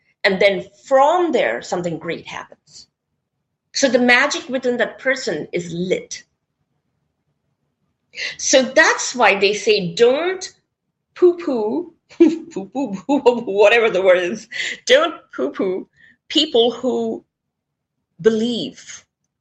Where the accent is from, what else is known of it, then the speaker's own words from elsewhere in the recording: India; I come from India, and in India, we have the saying